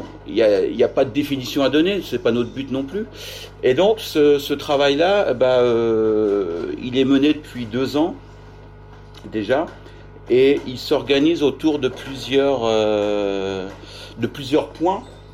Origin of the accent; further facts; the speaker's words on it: Normandy, France; Je suis surtout l'exovien, donc je suis normand.